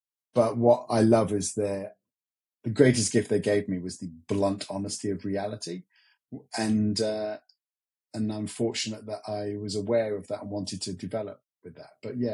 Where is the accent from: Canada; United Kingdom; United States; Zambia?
United Kingdom; Nottingham, East Midlands; also born or lived in Australia; And I grew up in Nottingham. I thought Nottingham was the greatest place on the planet.